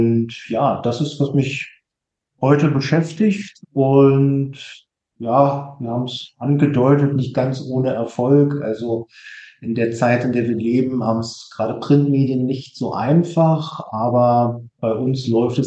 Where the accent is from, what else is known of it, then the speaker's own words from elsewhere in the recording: Germany; Also, ich bin in der DDR groß geworden.